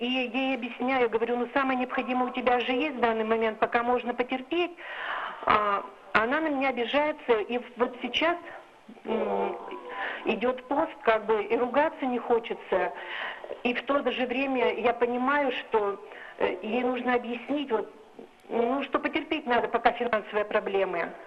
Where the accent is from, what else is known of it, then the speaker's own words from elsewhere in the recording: Udmurtia, Russia; я из Удмуртии.